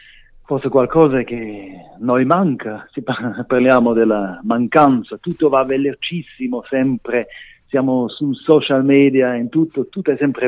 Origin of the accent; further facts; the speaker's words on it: Grisons, Switzerland; Che l'ho vissuto io in questo paese piccolo che sono cresciuto nei Grigioni